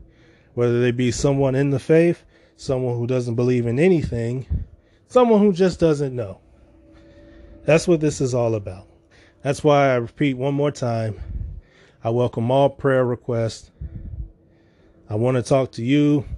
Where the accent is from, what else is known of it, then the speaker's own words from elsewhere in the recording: Chicago, Illinois, United States; I'm from Chicago.